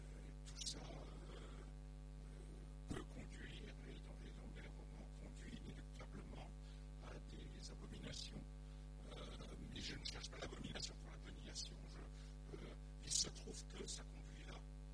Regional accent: Grand Est, France; Je suis alsacien, d'une famille juive alsacienne par ma mère

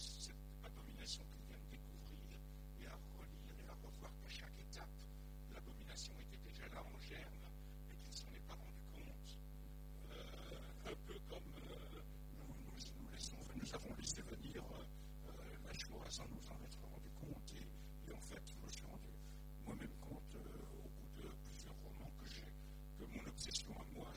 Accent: Grand Est, France; Je suis alsacien, d'une famille juive alsacienne par ma mère

